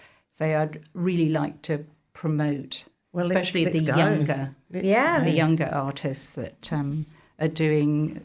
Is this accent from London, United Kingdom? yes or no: yes; London, United Kingdom; Oh, yeah, growing up in South London